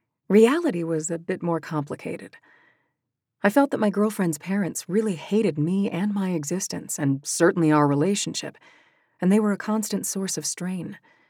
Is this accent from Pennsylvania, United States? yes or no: yes; Allentown, Pennsylvania, United States; only a few hours away from my hometown of Allentown, Pennsylvania, but light years away culturally.